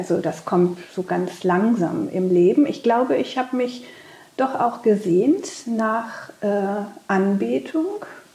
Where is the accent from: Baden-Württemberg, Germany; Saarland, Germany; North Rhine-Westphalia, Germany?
North Rhine-Westphalia, Germany; Cologne; Ich bin ja in Köln aufgewachsen